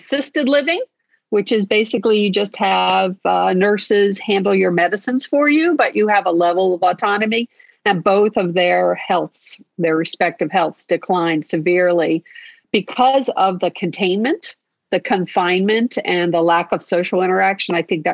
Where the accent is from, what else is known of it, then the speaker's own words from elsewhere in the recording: Linthicum, Maryland, United States; In Linthicum, Maryland, over by the airport, over by the old Friendship Airport, which is now BWI Airport